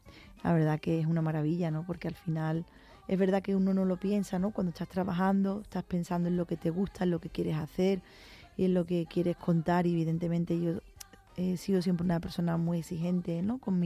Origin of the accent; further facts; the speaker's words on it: Cádiz, Andalusia, Spain; En Cádiz, en mi tierra, pues las versas